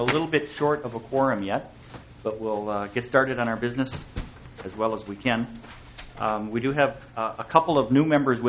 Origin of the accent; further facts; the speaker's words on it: Minnesota, United States; I'm a farmer from South Central Minnesota in the 1st District